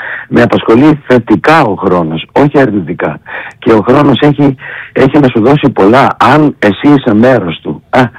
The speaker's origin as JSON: {"language": "Greek", "country": "Greece"}